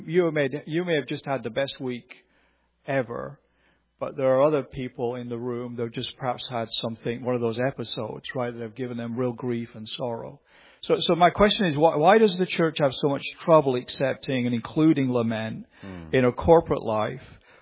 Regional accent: United Kingdom; because I'm a Brit.

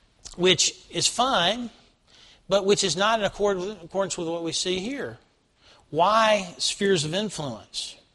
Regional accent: Jackson, Mississippi, United States; the ironic thing about that was that I grew up in Jackson, and many of us, my parents would drive up to Canton to buy clothes

